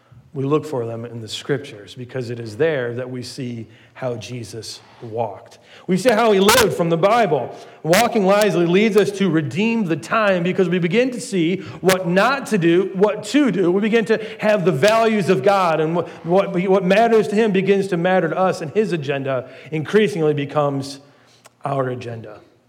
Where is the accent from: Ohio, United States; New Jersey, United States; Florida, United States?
Ohio, United States; Now, growing up in Ohio, we got a lot more snow than we got here.